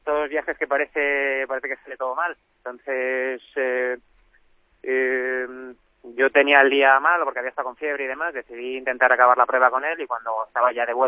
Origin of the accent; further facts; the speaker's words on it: Salamanca, Castile and León, Spain; also born or lived in Málaga / Madrid; yo estuve 8 años en Málaga de pequeño, me crié en Salamanca, uh-huh. Estuve unos años en Madrid entrenando y llevo 7 años aquí, que mi pareja es de aquí.